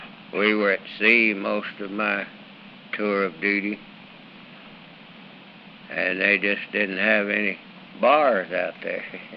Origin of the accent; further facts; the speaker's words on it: Nogales, Arizona, United States; I was a minority, and I was raised in Nogales, Arizona, and 85% of our student body was Mexican. It's right on the Mexican border